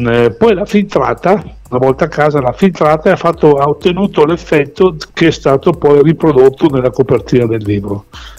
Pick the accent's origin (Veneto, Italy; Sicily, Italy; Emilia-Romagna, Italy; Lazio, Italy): Veneto, Italy; Verona; visto che voi siete di Vicenza, io sono qui vicino, sono di Verona.